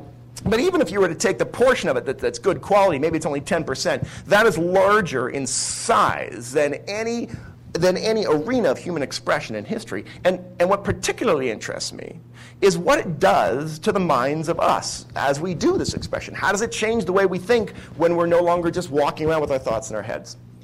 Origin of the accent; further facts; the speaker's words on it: Canada; I'm Canadian.